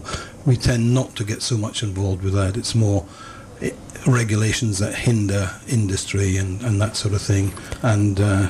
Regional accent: Musselburgh, Scotland, United Kingdom; moved away as an adult; also born or lived in London / United States; now in Bristol, United Kingdom; I was brought up in Scotland in a little mining fishing town called Musselburgh, just outside Edinburgh.

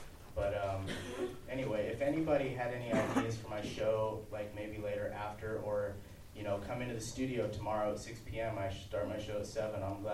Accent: Arizona, United States; also born or lived in Olympia; I'm not a native of Olympia. I'm actually from Arizona.

